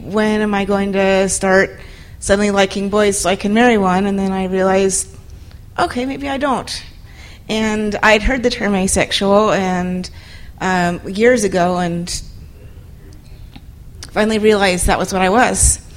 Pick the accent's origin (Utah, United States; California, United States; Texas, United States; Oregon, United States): Utah, United States; also born or lived in Provo / Kentucky; I live in Logan, Utah. I grew up mostly in Utah. I guess I was born in Provo. My first memories were actually in Kentucky, because we moved there when I was two. But we moved back to Utah when I was six.